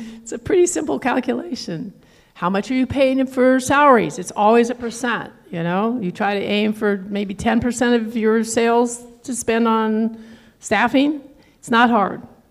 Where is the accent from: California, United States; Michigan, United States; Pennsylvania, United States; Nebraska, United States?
California, United States; Berkeley; born there; So I was born in Berkeley. I mean, I've been an environmentalist since I was born.